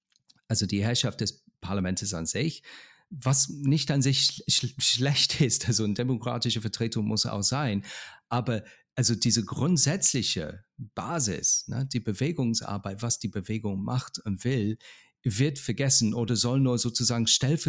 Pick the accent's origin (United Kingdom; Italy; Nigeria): United Kingdom; German is a second language; in meiner Heimat Großbritannien